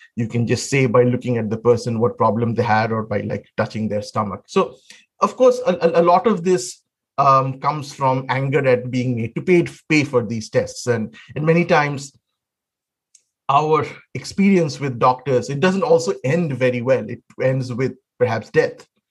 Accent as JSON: {"language": "English", "town": "Kolkata", "region": "West Bengal", "country": "India", "tie": "born or raised there", "said": "When I was growing up in Calcutta, pretty much"}